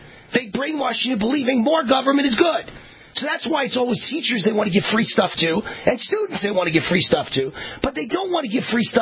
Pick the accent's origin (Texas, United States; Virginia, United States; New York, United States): New York, United States; Mount Vernon; Mount Vernon, my hometown.